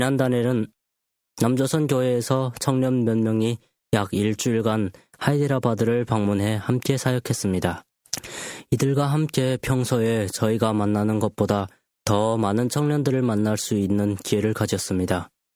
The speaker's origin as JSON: {"language": "Korean", "country": "North Korea", "tie": "born or raised there", "said": "제 생각에 북조선에서 나고 자란 사람들이 가장 큰 세계관은 개인보다 전체를 더 우선시하는 것이라고 생각합니다. 우리는 나서 자라면서"}